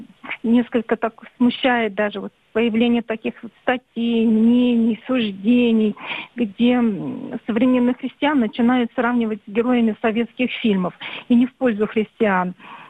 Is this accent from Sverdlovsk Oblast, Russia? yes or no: no; Yaroslavl, Yaroslavl Oblast, Russia; я из Ярославля.